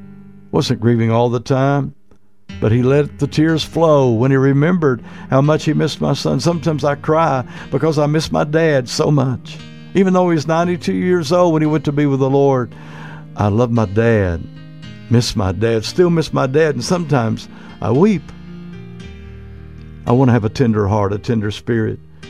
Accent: Comanche, Oklahoma, United States; the little house that I grew up in Comanche, Oklahoma

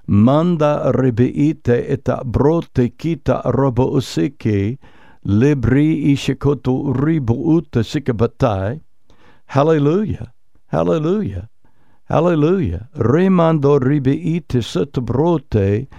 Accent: Oklahoma, United States; I grew up in Oklahoma, but I've never heard of Strange, Oklahoma.

